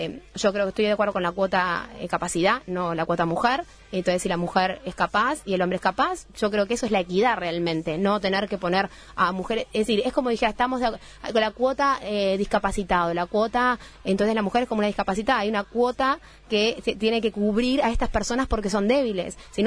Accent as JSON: {"language": "Spanish", "country": "Uruguay", "said": "nosotros somos, el uruguayo somos personas inteligentes, somos pocos"}